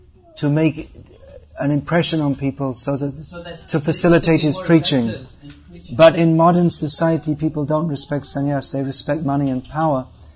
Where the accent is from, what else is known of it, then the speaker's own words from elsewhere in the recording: England, United Kingdom; now in India; I'm living in India. I don't live in America or England. But I was brought up in England, raised in England.